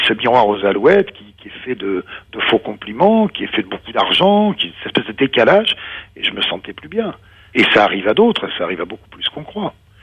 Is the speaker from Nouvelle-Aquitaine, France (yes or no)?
yes; Juillac, Nouvelle-Aquitaine, France; quand j'étais tout petit, j'étais à Juillac, dans mon patelin, c'est pas très loin de chez vous.